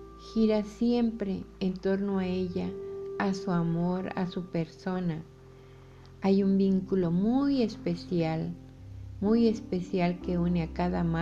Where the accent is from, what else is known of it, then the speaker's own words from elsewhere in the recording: Mexico; soy escritora mexicana.